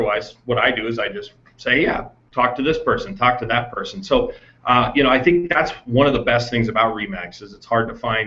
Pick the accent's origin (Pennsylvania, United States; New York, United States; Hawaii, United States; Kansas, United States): Kansas, United States; Olathe; I grew up in Olathe, Kansas.